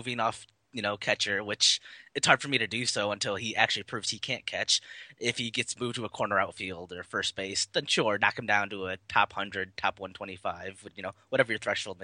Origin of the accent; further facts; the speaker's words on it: Michigan, United States; And then obviously, growing up in Michigan, there were a lot of Tigers fans.